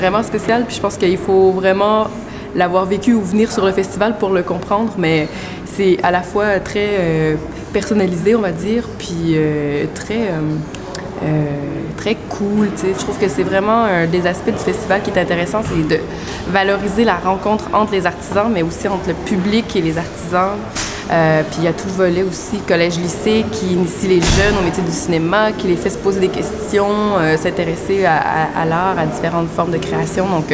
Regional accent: Quebec, Canada; je viens du Québec, je suis ici à titre d'animatrice.

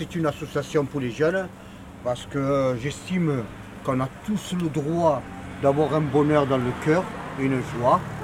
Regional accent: France; born there; Moi, je suis né au Cèdre, monsieur.

